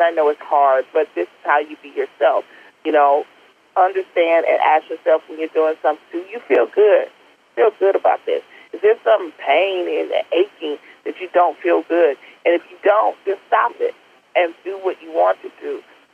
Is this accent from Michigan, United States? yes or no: yes; Detroit, Michigan, United States; I was raised in the Brewster Project during the crack era in the 80s